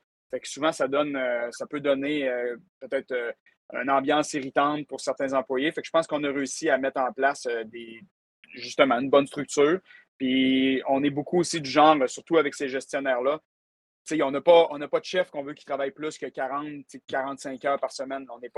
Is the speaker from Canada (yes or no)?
yes; Quebec, Canada; On vient du Lac-Saint-Jean. C'est dans nos gènes, je pense, d'être accueillants